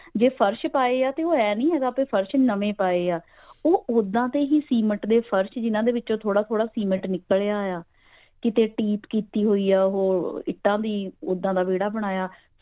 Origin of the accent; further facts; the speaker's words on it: Punjab, India; ਸਾਡਾ ਪਿੰਡ ਅੰਮ੍ਰਿਤਸਰ ਤੋਂ ਕੋਈ ਮੈਨੂੰ ਲੱਗਦਾ ਕਿ 30-40 ਕਿਲੋਮੀਟਰ ਤੇ ਹੋਣਾ ਹੈ